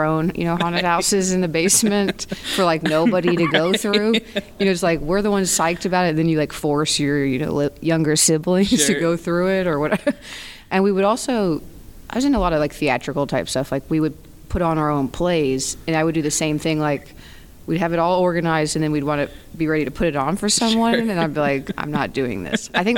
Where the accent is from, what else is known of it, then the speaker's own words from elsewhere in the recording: Kansas City, Missouri, United States; Kansas City, Missouri.